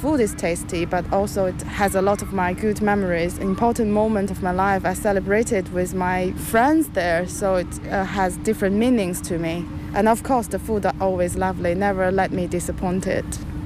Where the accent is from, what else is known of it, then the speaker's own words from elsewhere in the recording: Northeast China, China; Yes, original version is with sour pork, and actually from my hometown province, northeast of China.